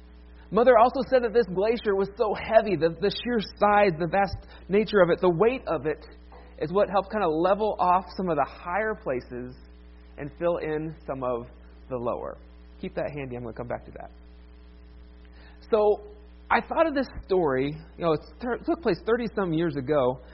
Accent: Ohio, United States; he grew up in the next county south from where I grew up. He grew up in Holmes County, Ohio. I grew up in Wayne County.

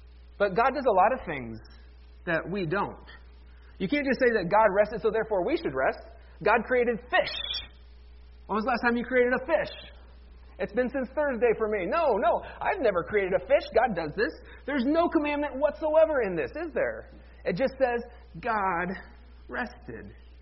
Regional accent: Ohio, United States; I grew up very near Amish country in Ohio.

